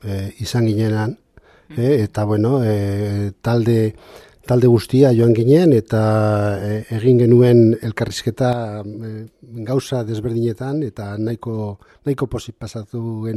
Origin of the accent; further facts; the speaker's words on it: Sangüesa, Navarre, Spain; Ni Zangoatzakoa naiz. Badakizu, Leire Monasterio ondoan, edo Javier Gaztelu ondoan, Zangoatza.